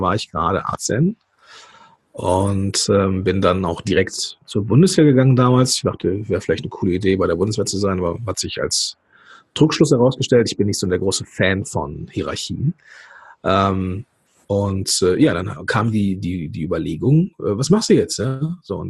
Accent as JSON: {"language": "German", "region": "North Rhine-Westphalia", "country": "Germany", "tie": "born there", "lives_now": "Langenfeld, Germany", "said": "bin hier geboren im Dreistromland zwischen dem Rheinland, dem Ruhrgebiet und dem Niederrhein. Und ich glaube, ich habe die besten Anteile aus den jeweiligen Bereichen mitgenommen, wohne jetzt hier zwischen Düsseldorf und Leverkusen in Langenfeld und ja, bin der Liebe wegen irgendwann hier hingezogen."}